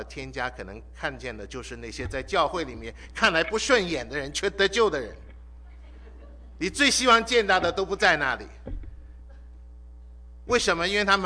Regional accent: China; 我们中国人最欢喜介绍人家吃药

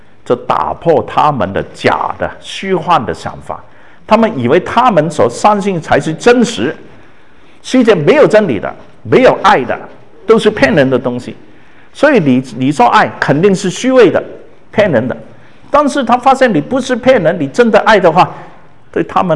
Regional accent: Guangdong, China; 我们广东人从前把死跟洗都那个音都搞错嘛

